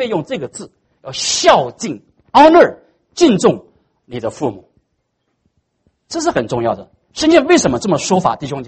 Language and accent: Chinese; China; 所以父母不是你可以选择的，我们中国人不是说吗，父母不可以选择，太太可以选